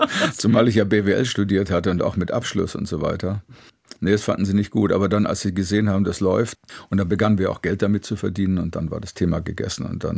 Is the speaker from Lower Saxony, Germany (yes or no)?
no; Münchberg, Bavaria, Germany; born there; Da, wo ich geboren bin, Münchberg, das ist in der Nähe von Hof in Oberfranken. Und das ist wirklich klein. Das war damals in den 50er Jahren, glaube ich, hatten die 10.000 Einwohner. Und das ist eine Kleinstadt. War sogar Kreisstadt.